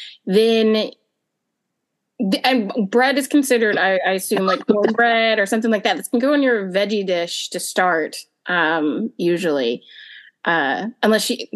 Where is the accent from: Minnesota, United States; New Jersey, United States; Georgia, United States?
Georgia, United States; So his Southern is not exactly the same Southern as me, because I'm from Georgia.